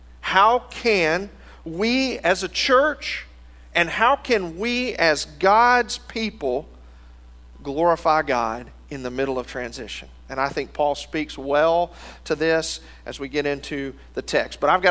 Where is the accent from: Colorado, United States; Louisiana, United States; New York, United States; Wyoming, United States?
Louisiana, United States; moved away; Now, I grew up in Louisiana. If you're from Louisiana, you say it Louisiana, not Louisiana like you Texans say it. Louisiana is where I am from. And Louisiana, I've been living in Texas for 5 years.